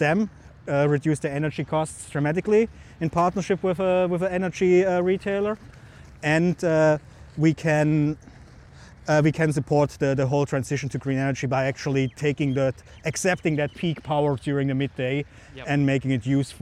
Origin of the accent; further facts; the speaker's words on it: Germany; accent: German; You picked a German accent, so yeah. Born and raised in Germany, I was good in mathematics and physics, so then you, in Germany, they make an engineer out of you.